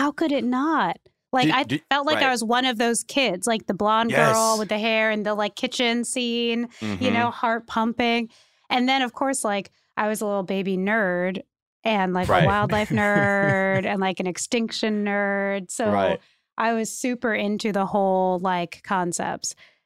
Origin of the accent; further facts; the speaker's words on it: California, United States; You know, I was from California.